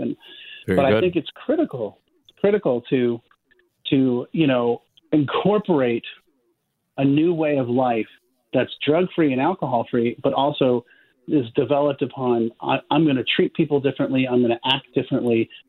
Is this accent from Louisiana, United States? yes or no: no; Palo Alto, California, United States; And I grew up in Palo Alto, California, and I had a nice home and a nice family, and they're good people.